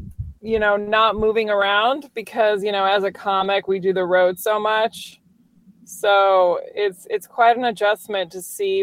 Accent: Virginia, United States; now in New York City, United States; Like I grew up in Virginia and I only knew stand up through

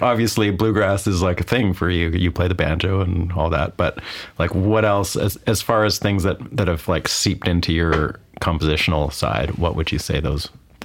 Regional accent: Vancouver, British Columbia, Canada; Vancouver, Canada.

